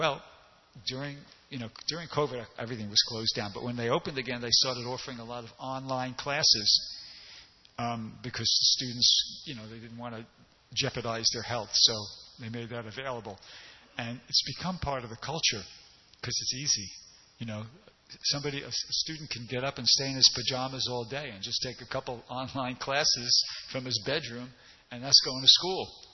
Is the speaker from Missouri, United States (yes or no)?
no; New York, United States; now in Los Angeles, United States; even here in Los Angeles, we really don't get four seasons here in California, but I'm from New York, and you get four seasons there